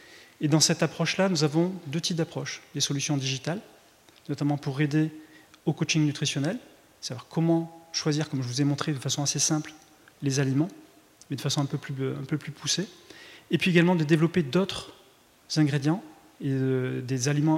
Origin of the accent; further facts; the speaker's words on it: Bordeaux, Nouvelle-Aquitaine, France; je viens effectivement de Bordeaux